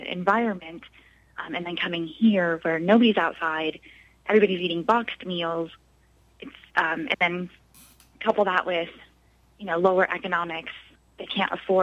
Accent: Colorado, United States; I'm not originally from here. I'm from Colorado.

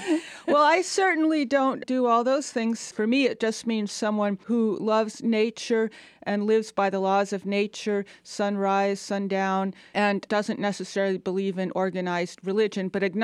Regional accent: Boston, Massachusetts, United States; now in Atlanta, United States; I'm from Boston. And when I came here, I didn't have the sense that Atlanta was the South.

